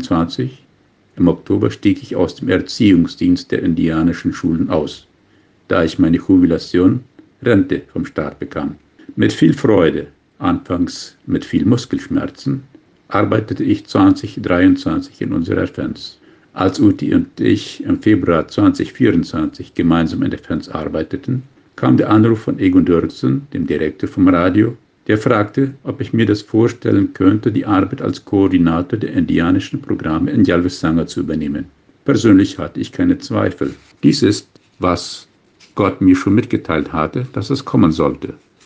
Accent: Paraguay; geboren und aufgewachsen in Hochstadt Paratodo.

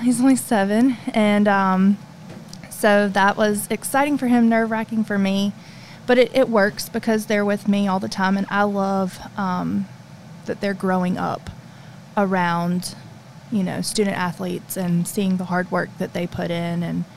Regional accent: Lugoff, South Carolina, United States; I'm originally from Lugoff, South Carolina. So, I went to high school at Lugoff Elgin High School.

